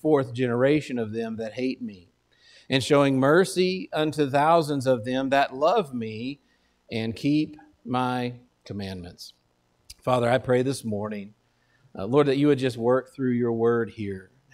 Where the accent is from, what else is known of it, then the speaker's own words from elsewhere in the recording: Texas, United States; I'm from Texas. So if you didn't know this, Texans, at least where I come from, their blood type is coffee and Dr. Pepper.